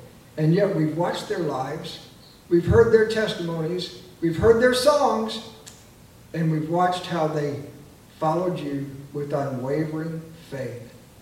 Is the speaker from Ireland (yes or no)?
no; Springfield, United States; I grew up in Springfield, Southside, and the worship service were tremendous incentives for me to follow Jesus.